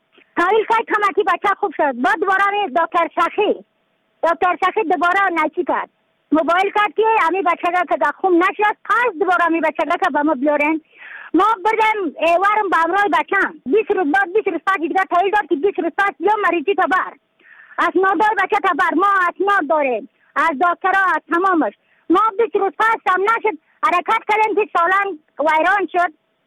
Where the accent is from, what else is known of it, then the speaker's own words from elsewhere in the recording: Badakhshan, Afghanistan; از بدخشان هستم، مرکز بدخشان ولسوالی اتکل پایان، قریه وینگ.